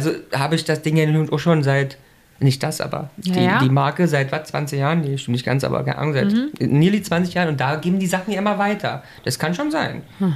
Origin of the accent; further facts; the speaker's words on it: Berlin, Germany; wir kommen beide aus Berlin, ein Alter